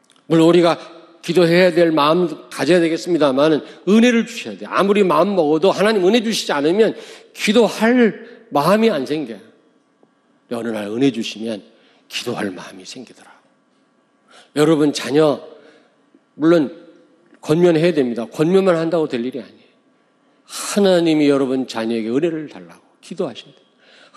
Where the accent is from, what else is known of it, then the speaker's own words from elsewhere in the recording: Daejeon, South Korea; 제가 서울에서 목회하다가 내려왔는데 고향은 대전이지만